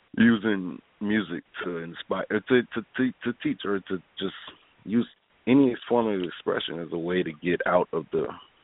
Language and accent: English; Chicago, Illinois, United States; Yes, I've always was attracted to Chicago because growing up in North Lawndale, there's sometimes nothing to do, even sometimes now.